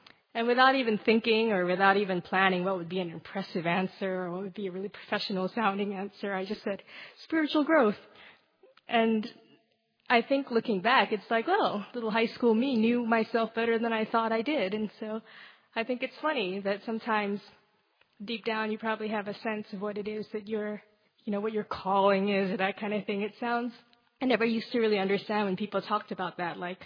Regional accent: Philippines; I grew up in the Philippines, actually, although by passport I am Thai and my parents are Thai. I was born and raised mostly in the Philippines

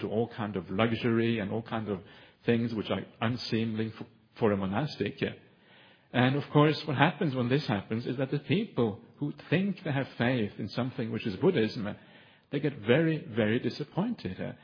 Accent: Norway; English is a second language; When it goes to Norway, which happens to be my home country, it should be taught in Norwegian.

